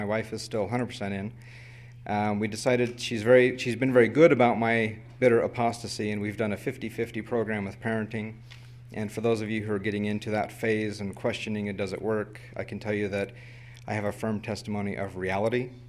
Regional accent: Portland, United States; from Portland

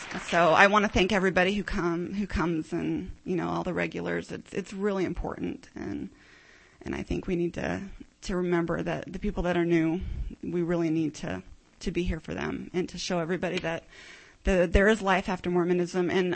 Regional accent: Provo, Utah, United States; I grew up in Provo. I live by the American Fort Temple

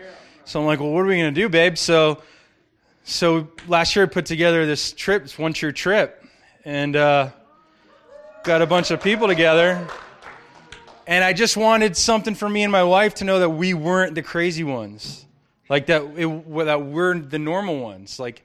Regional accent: Florida, United States; So, I'm from Florida.

